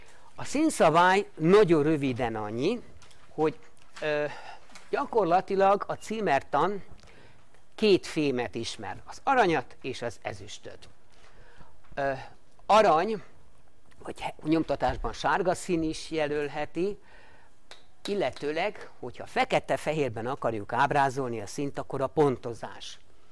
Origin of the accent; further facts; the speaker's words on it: Székesfehérvár, Fejér, Hungary; born there; Fészkesfehérvár, ugyan szoktam volt becézni szülővárosunkat, vagy lakóhelyünket, ahol mit fészkelünk.